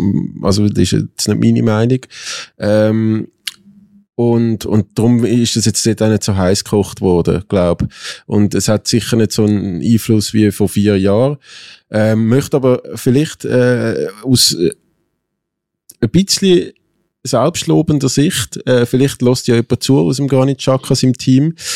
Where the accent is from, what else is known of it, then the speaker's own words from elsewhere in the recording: Switzerland; born there; Ich bin in der Schweiz geboren, ich habe Schweizer Eltern